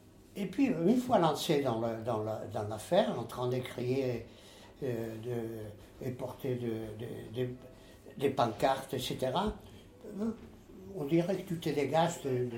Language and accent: French; Spain; French is a second language; moved away; je suis espagnol, et puis je suis rentré d'Espagne en 1959, mois de mars.